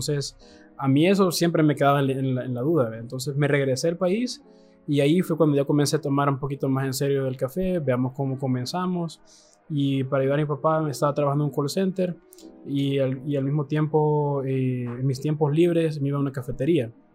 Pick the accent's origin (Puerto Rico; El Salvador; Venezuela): El Salvador; como buen salvadoreño